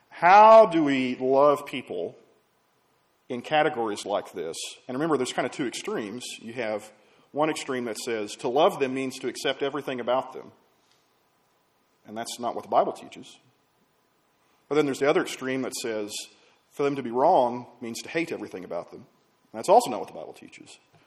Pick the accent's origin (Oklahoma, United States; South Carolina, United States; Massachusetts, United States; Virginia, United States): Oklahoma, United States; born there; I was born in Oklahoma, right?